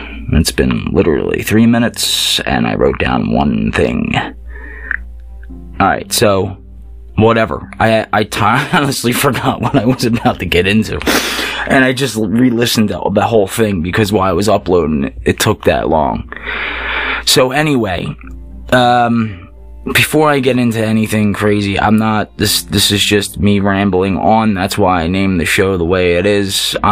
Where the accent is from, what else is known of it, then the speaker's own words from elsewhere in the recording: Philadelphia, Pennsylvania, United States; because I grew up in Philly, and I guess it's also ADD coming out of me.